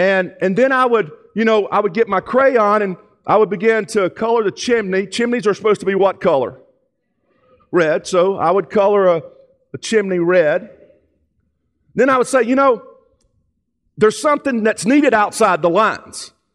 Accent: Georgia, United States; And then where I'm from, I'm from Georgia. Anybody here from Georgia?

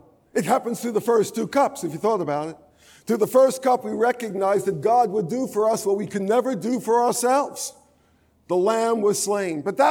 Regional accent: New York, United States; now in Charlotte, United States; I come from up north in Charlotte. Okay. I was raised in New York, but I repented all the way down to Charlotte.

